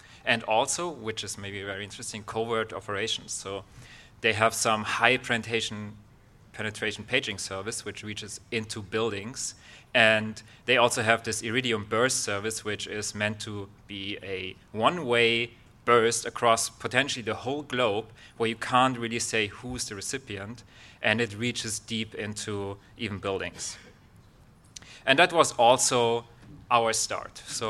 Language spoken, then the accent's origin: English; Munich, Bavaria, Germany; And we're both from Munich.